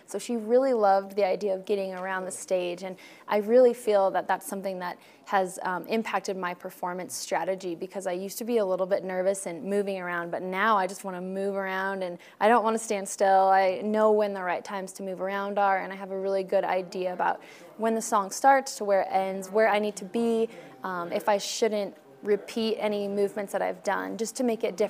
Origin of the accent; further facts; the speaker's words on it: Sheridan, United States; But it was really special because my first year last year, we sang and performed at my hometown, Sheridan, and our whole community came out for it, which was such a blessing.